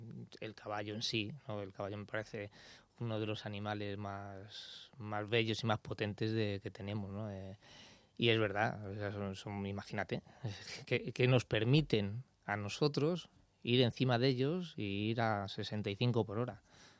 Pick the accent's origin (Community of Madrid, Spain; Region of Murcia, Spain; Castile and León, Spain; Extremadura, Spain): Community of Madrid, Spain; Madrid; yo soy de Madrid, ¿no? Pero siempre me he considerado, como he ido por todo el mundo y soy ciudadano del mundo